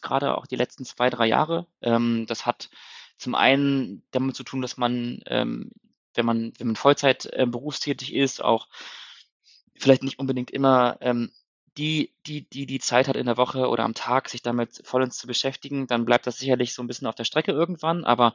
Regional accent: Hanover, Lower Saxony, Germany; now in Hamburg, Germany; ich bin 30 Jahre alt, komme gebürtig aus Hannover, lebe jetzt seit einem Jahr in Hamburg, bin quasi der Heimatstadt so ein bisschen entflohen

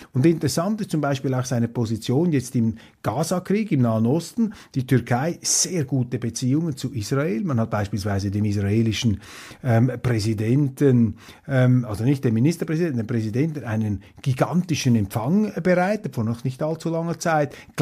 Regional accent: Switzerland; wie ich das beurteile als Schweizer

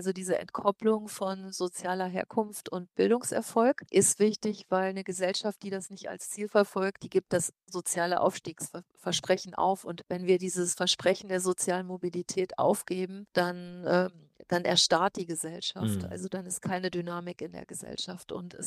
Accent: Rhineland-Palatinate, Germany; Ich bin ja auch in Rheinland-Pfalz aufgewachsen auf dem Land

